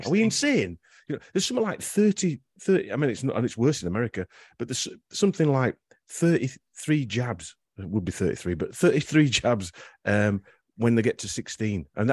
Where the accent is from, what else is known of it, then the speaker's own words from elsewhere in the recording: Yorkshire and the Humber, United Kingdom; And we said, well, we're from Yorkshire. It's just part of our vocabulary.